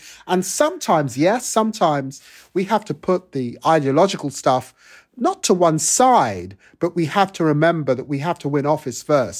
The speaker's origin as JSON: {"language": "English", "town": "Tottenham", "region": "London", "country": "United Kingdom", "tie": "born or raised there", "said": "I grew up poor in Tottenham, working class."}